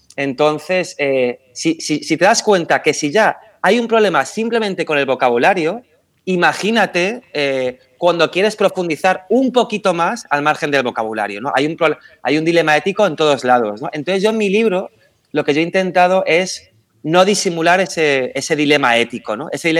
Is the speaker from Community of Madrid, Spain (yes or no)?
yes; Madrid, Community of Madrid, Spain; en este caso de Madrid, vamos a decirlo, porque yo soy de Madrid, ¿no?